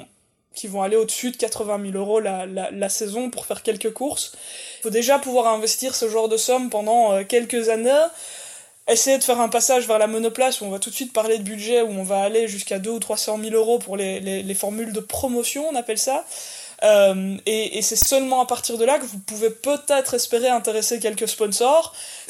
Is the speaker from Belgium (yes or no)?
yes; Wallonia, Belgium; now in Brussels, Belgium; j'ai 34 ans, je suis belge et je suis pilote de course pour les Iron Dames. Je vis à Bruxelles depuis 15 ans et je suis originaire de la région liégeoise en fait, la région francophone en Belgique.